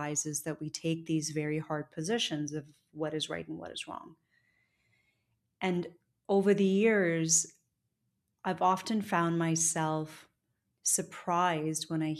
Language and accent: English; Lahore, Punjab, Pakistan; now in United States; I come from the Gujar clan, which is people of the milk. And so they would go door to door in our small community in Lahore, Pakistan, distributing milk.